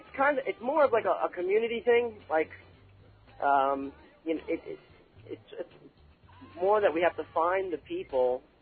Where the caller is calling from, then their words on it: Coram, New York, United States; I'm calling from Corum.